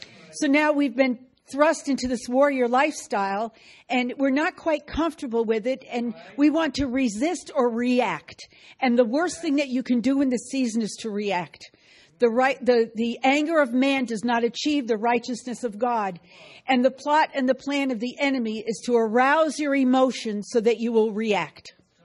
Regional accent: New York, United States; now in North Carolina, United States; I come from New York. I lived in crowds, but I also lived upstate New York, and I really prefer the rural life.

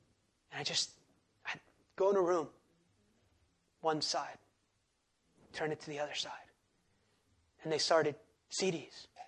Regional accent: New Jersey, United States; Seriously, I was from New Jersey too, so I talk to God like that.

